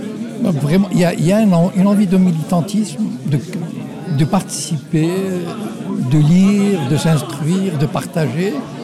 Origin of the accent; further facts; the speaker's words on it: Morocco; Parce que, vous savez, je viens du Maroc